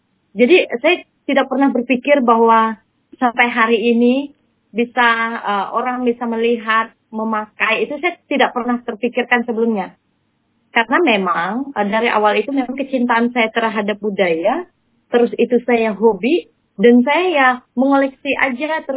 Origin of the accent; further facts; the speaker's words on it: Kalimantan, Indonesia; saya sebagai apa, orang Kalimantan, saya harus punya peran sebagai generasi muda.